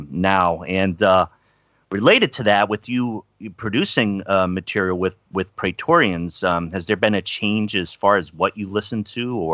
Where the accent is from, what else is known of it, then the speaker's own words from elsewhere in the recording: East Coast, United States; And I grew up on the East Coast.